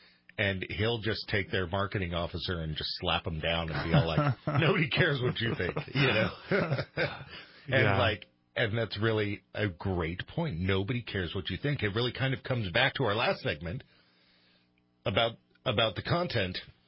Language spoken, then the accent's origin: English; United States; well, I'm an American. I barely speak one language.